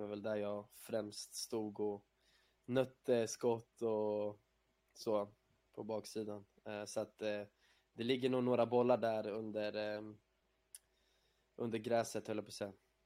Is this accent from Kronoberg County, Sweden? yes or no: no; Örebro, Örebro County, Sweden; Jag är uppväxt i Örebro och i Brickebacken, Brickeberg. Två områden i Örebro som jag bott i som barn. Och där min familj bor kvar fortfarande.